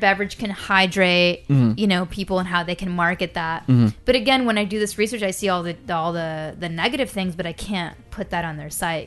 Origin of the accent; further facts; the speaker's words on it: Connecticut, United States; I'm from Connecticut originally